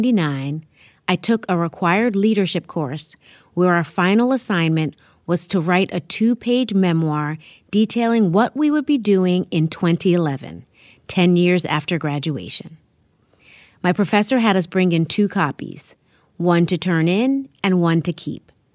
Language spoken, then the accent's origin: English; New York City, New York, United States; I live in my hometown, New York City.